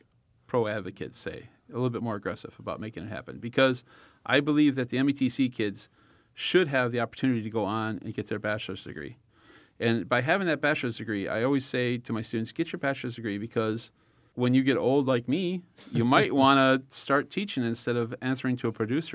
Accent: Illinois, United States; And I was one of those kids when I grew up in Illinois.

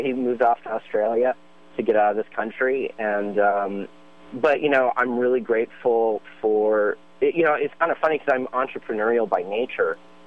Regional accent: Little Rock, Arkansas, United States; But I grew up in Little Rock, Arkansas, where we really stuck out like a sore thumb.

